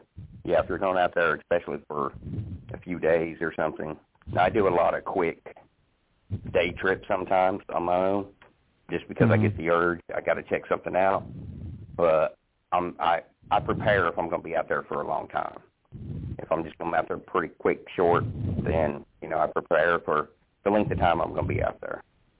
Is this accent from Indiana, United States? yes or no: yes; Indiana, United States; whenever I grew up in Indiana, we lived next to a creek, and mosquitoes were horrible there.